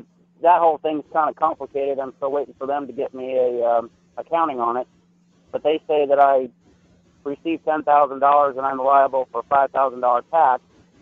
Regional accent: Ohio, United States; I'm from Ohio.

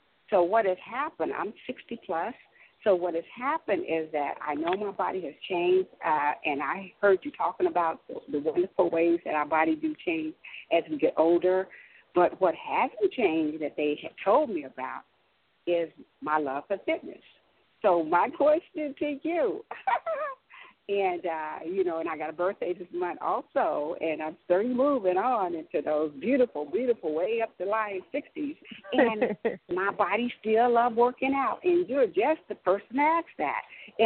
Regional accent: Texas, United States; I am from Texas.

